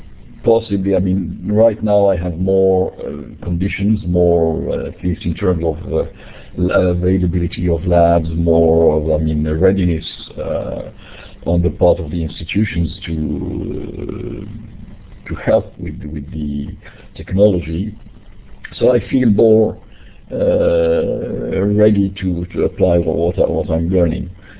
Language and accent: English; Morocco; now in Montreal, Canada; I'm originally from Morocco, and I have been teaching for a long while now, both in Morocco and here in Canada, in Montreal.